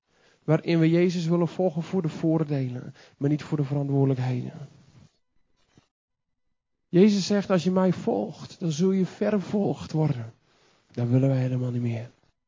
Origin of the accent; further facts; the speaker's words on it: Groningen, Netherlands; Want ik kom natuurlijk uit het noorden, dus ik ben een Groninger. En dat kun je denk ik ook wel een beetje aan me horen.